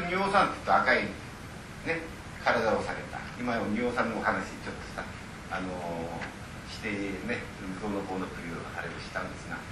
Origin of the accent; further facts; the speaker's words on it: Sendai, Miyagi, Japan; ですから私はお寺で生まれました。それで仙台に正常高院というお寺があるんですが、そのお寺で生まれ育った。